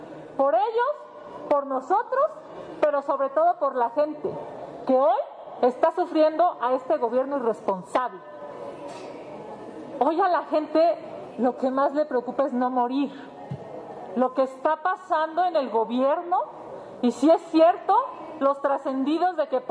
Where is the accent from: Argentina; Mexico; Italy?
Mexico; hay que destacar la fortaleza de tener un bloque opositor como mexicanos